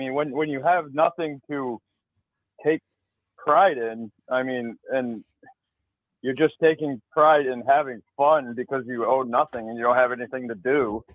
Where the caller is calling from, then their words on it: Rhode Island, United States; from Rhode Island.